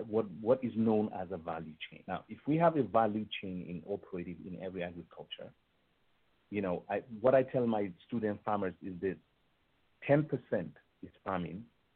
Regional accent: Nigeria; You know, I had, you know, growing up in Nigeria, we had cattle, we had everything.

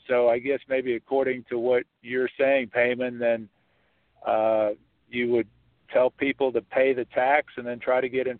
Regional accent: Kansas City, Missouri, United States; Kansas City, Missouri.

